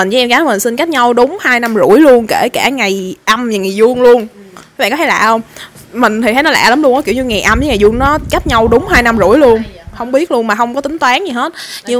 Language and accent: Vietnamese; Ho Chi Minh City, Vietnam; born there; Thế là đi xuống thành phố, mà đi xuống thành phố cái ba mẹ mình định là sinh ở Hùng Vương, tại bên Từ Vũ quá đông